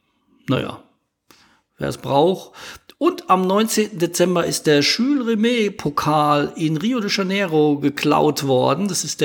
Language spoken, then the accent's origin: German; Ludwigshafen, Rhineland-Palatinate, Germany; stammt aus der Phase, in der meine Heimatstadt Ludwigshafen noch richtig viel Geld hatte